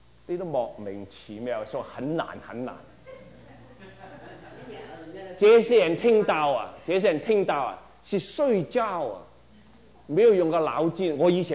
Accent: Guangdong, China; 你讲国语慢慢讲，我是广东人，我听不懂。

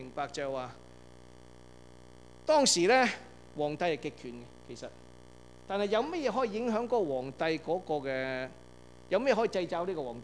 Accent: Guangdong, China; 即是我们中国人，我们广东人有

